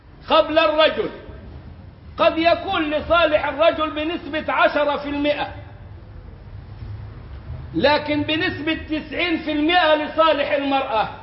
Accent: Egypt; عندنا في مصر وحدها ما يزيد على 10 ملايين عانس من سن 30 إلى 40

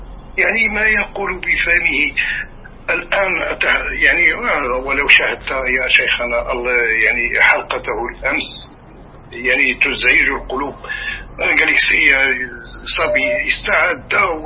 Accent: Morocco; لم أرى مثل هذا الضل عندنا في المغرب، عشت 60 سنة

